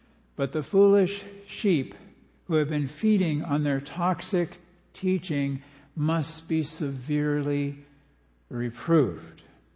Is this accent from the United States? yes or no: yes; Pacific Northwest, United States; Growing up in the Northwest, I learned as a child that those orange salmon berries growing in the wild are good to eat.